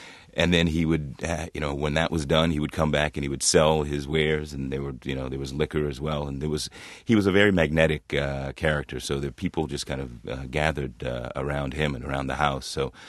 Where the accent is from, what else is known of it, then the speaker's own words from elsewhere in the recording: Washington, District of Columbia, United States; Well, I grew up in Washington, D.C., but I spent a lot of time in the South, in Southern Virginia, in North Carolina.